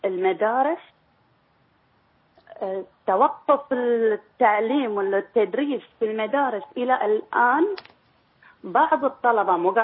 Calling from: Bahrain; ارجع واقول اللي صار عندنا في البحرين شيء لا يصدقه العقل

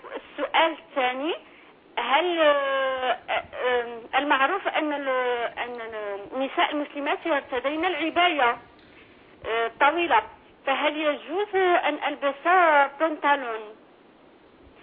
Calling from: France; هل يجوز أن أشتغل أنا من فرنسا

